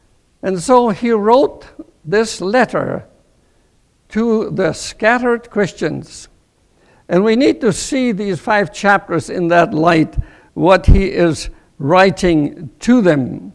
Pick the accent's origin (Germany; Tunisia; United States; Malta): Germany; East Germany; It was 1946 when we came from the East to the West Germany. We were scattered people, refugees